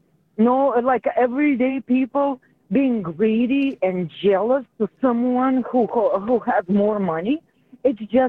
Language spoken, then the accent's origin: English; Russia; now in Milwaukee, United States; You know, I'm from Russia, right? So from the small age, we start learning about revolution.